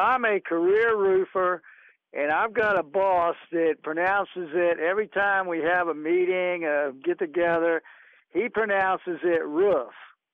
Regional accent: Virginia Beach, Virginia, United States; I'm from Virginia Beach.

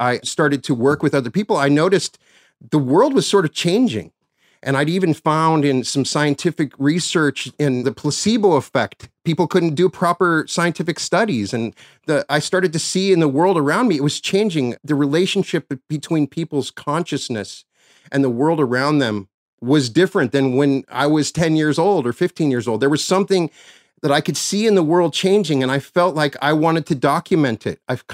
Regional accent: Cheyenne, Wyoming, United States; you played my hometown of Cheyenne, Wyoming in 2007.

